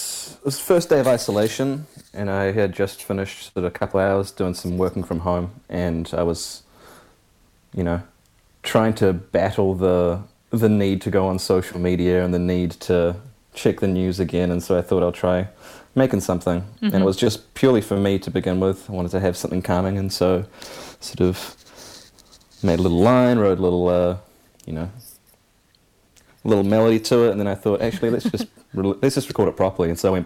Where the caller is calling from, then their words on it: Auckland, New Zealand; Central Auckland. Down the road.